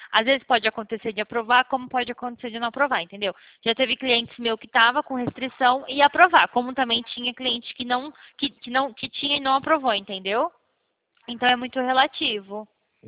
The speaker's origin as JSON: {"language": "Portuguese", "region": "São Paulo", "country": "Brazil", "said": "Eu sou do estado de São Paulo."}